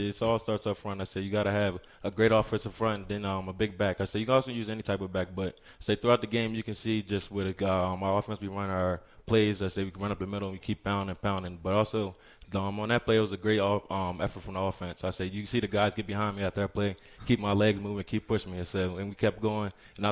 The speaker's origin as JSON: {"language": "English", "region": "Maryland", "country": "United States", "tie": "born or raised there", "said": "I say, born and raised on the Eastern Shore of Maryland. It's pretty close to kind of people, if you've heard of Ocean City, Maryland."}